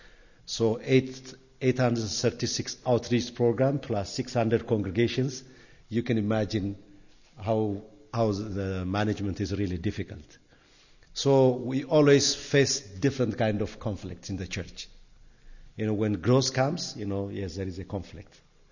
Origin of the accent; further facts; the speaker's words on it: Ethiopia; I come from Ethiopia. I'm a member of the Ethiopian Mennonite Church, Maserata Christos.